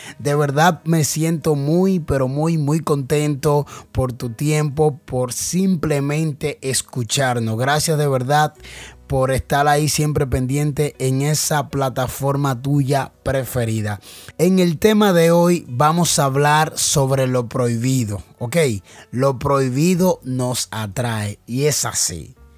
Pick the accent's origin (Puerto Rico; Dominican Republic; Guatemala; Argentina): Dominican Republic; Neiba, Baoruco; Neiva es mi tierra natal, queda en el sur del país, en el sur de la República Dominicana. Allí me crié como cualquier familia, una familia totalmente humilde pero trabajadora